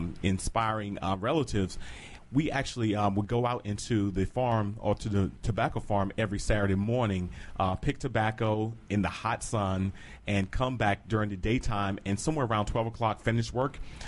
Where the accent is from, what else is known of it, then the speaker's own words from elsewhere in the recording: North Carolina, United States; Yes, and so in growing up in North Carolina, my mother, I'm the oldest of the four of us